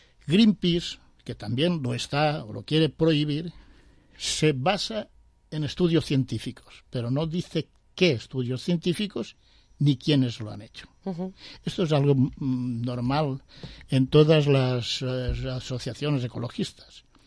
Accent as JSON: {"language": "Spanish", "country": "Spain", "said": "soy español."}